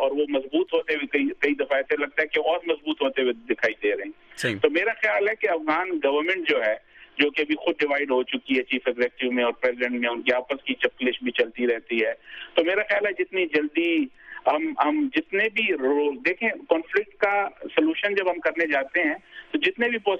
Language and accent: Urdu; Quetta, Balochistan, Pakistan; دیکھیں، کیونکہ میرا تعلق خود کوئٹہ سے ہے